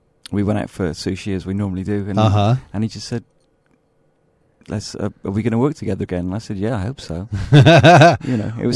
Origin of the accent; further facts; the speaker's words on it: Bristol, South West England, United Kingdom; moved away as an adult; now in London, United Kingdom; I'm originally from a place called Bristol, which is on the West Coast.